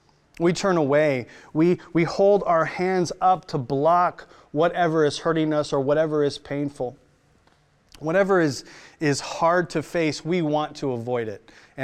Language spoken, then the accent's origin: English; United States; now in Australia; as an expat American, they don't sell cream cheese frosting in the can here